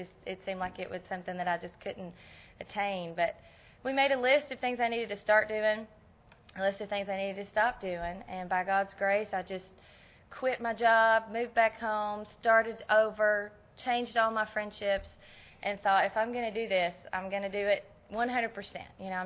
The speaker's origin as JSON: {"language": "English", "region": "Tennessee", "country": "United States", "tie": "born or raised there", "said": "But I was raised in Tennessee in a home with two great parents who loved me and taught me how to work hard and were strict"}